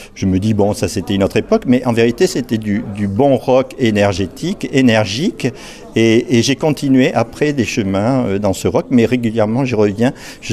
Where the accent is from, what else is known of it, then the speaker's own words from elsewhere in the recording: Mont-de-Marsan, Nouvelle-Aquitaine, France; born there; je suis né à Mont-de-Marsan d'abord, parce que je connais ce lieu depuis très longtemps, j'étais tuc ici en 86 alors que j'étais encore étudiant aux Beaux-Arts